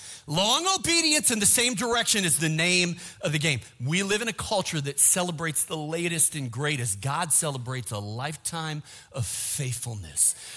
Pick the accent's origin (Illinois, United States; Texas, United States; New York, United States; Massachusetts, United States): Illinois, United States; Chicago; I mean, we're from Chicago. You just don't do that.